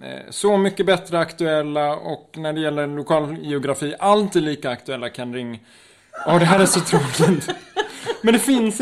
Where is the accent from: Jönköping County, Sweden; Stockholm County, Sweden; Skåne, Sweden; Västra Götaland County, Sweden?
Skåne, Sweden; Abbekås; Som hemma i Abbekås och Skivarp. Jag är glad att jag föddes 50 år efter det sista stora slagsmålet.